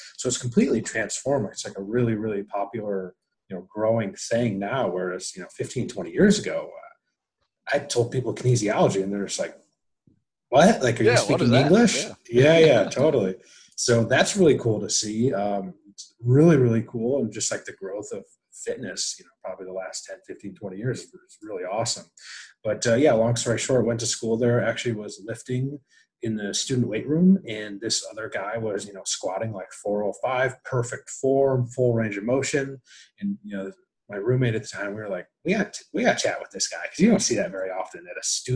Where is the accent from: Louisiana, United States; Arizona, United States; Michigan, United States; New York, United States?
Michigan, United States; So I was born and raised in Michigan, like real small town or whatever.